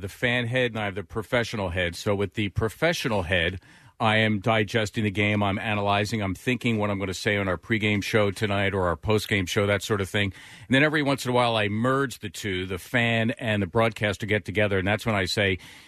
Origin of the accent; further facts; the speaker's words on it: Philadelphia, Pennsylvania, United States; So, plus, you know, I grew up in Philly.